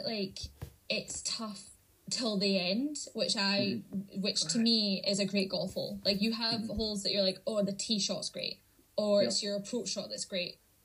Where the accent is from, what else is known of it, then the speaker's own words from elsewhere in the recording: Scotland, United Kingdom; also born or lived in United States; I am a Scottish golfer. I played professionally, went to college in the States